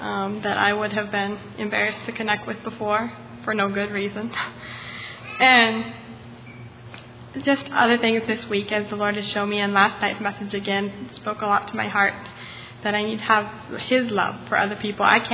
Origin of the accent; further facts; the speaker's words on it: Idaho, United States; I'm from Northern Idaho